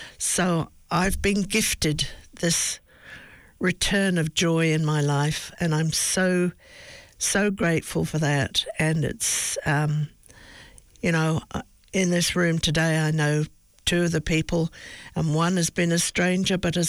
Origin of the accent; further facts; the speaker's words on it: England, United Kingdom; I come from England where I think we're pretty good at laughing at ourselves.